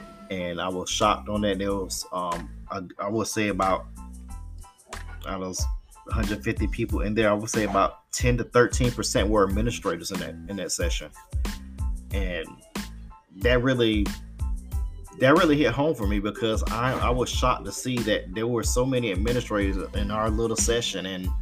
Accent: Atlanta, Georgia, United States; which will not be rated because I'm from Atlanta. And I'm pretty familiar with a lot of places in Atlanta

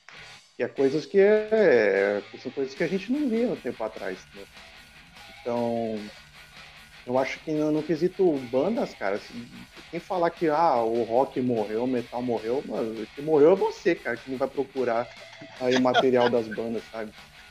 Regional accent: Santos, São Paulo, Brazil; Então, no meu caso aqui, eu sou de Santos, né? Eu sou do litoral.

